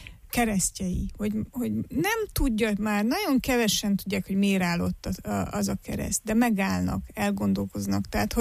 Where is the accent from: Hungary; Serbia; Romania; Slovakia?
Romania; Harghita; mondjuk én gyergyói vagyok, tehát a lokálpatrióta az folyamatosan beszél belőlem